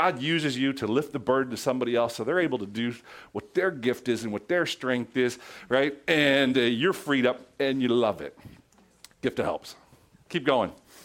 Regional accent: Oregon, United States; We came from Oregon. All Oregonians speak redneck.

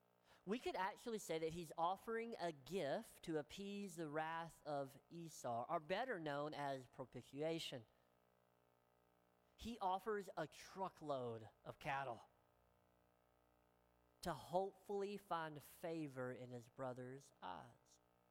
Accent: the South, United States; Hebrew oftentimes has sayings that mean stuff, which I really appreciate because I grew up in the South. We have these sayings that mean stuff.

